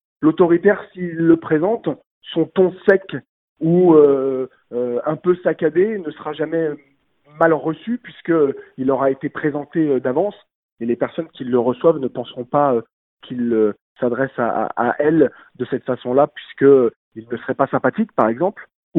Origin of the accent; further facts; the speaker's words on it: Paris, Île-de-France, France; quand on dit qu'on est parisien